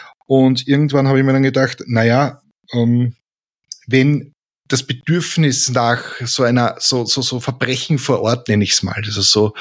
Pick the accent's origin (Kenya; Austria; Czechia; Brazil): Austria; Lower Austria; weil ich bin Niederösterreicher